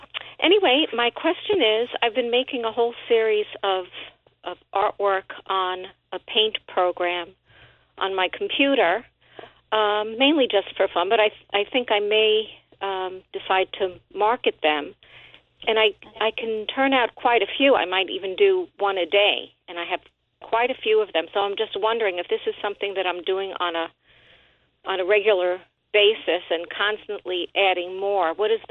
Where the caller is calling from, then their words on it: Bearsville, New York, United States; Oh, I'm calling from Bearsville, New York.